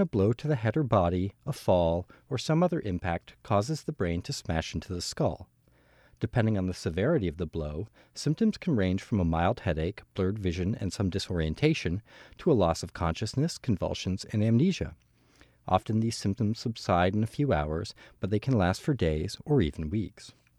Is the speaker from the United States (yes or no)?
yes; California, United States; My hometown 49ers will not be playing in this Sunday's big game.